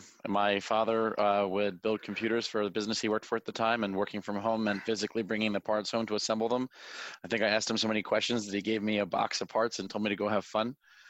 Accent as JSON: {"language": "English", "town": "Philadelphia", "region": "Pennsylvania", "country": "United States", "said": "Northeast Philadelphia."}